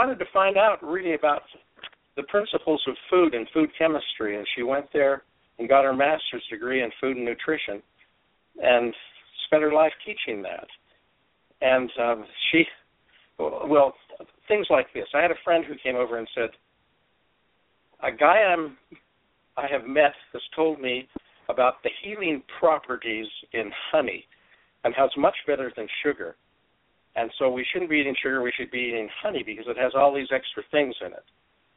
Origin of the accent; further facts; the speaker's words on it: Ogden, Utah, United States; also born or lived in California / Georgia; He got transferred, lived around in Utah, did most of my growing up in Ogden, junior high and high school, went to Weber College, the University of Utah